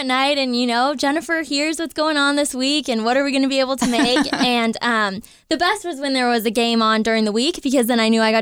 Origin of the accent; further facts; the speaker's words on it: Fresno, California, United States; So I was born and raised here in Fresno, and I've lived here my whole life.